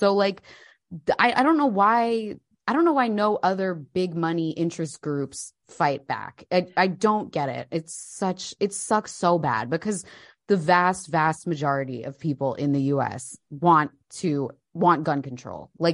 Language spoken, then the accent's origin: English; New Jersey, United States; now in United Kingdom; I mean, I'm from New Jersey. So, like, there were never guns around.